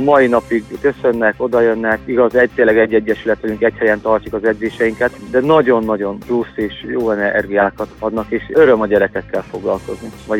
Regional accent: Gádoros, Békés, Hungary; Gádorosban voltam 10 éves koromig, onnan igazoltam a Tiszavalán foci suliba, ott egy évet futballoztam, onnan felkerültem Budapestre

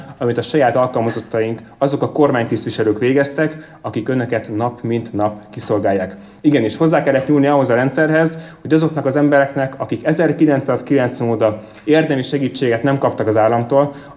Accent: Sarkad, Békés, Hungary; also born or lived in Cluj-Napoca, Romania; Bár Kolozsváron születtem, Szegeden végeztem az egyetemet, Budapesten váltam politikussá, de Sarkadon váltam emberré.

